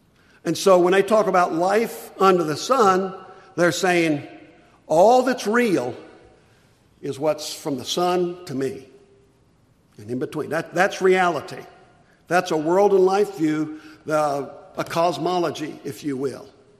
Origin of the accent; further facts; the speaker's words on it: Iowa, United States; I tell people, I come from Iowa, the only two colors are green and brown.